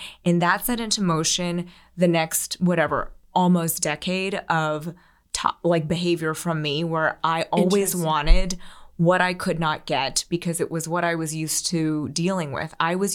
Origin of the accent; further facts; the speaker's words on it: Pennsylvania, United States; You know, I grew up outside of Philly and I was the daughter of Chinese immigrants and not, you know, we grew up with very little. And my parents moved us to a very affluent town so that I could go to the public schools there.